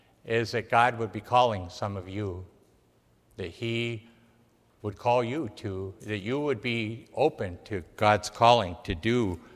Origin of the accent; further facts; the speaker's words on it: Bolivia; And so that's how I was born and raised in Bolivia.